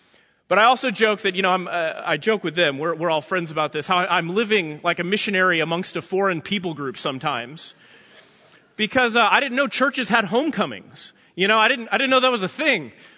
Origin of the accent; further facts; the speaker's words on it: Texas, United States; now in South Carolina, United States; I pastor a small church out in South Carolina, but I am a Texan and a proud Texan.